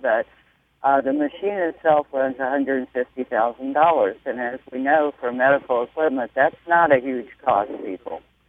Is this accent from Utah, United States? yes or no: no; Colorado, United States; I come from Colorado, so when I get to sea level, I always seem to do better instead of at altitude.